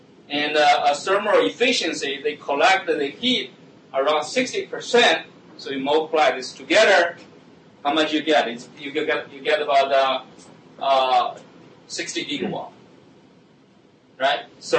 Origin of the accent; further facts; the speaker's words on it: China; moved away; And I came from China. When I grew up, there was no hot water, so I didn't seldom take a shower, no water in the winter.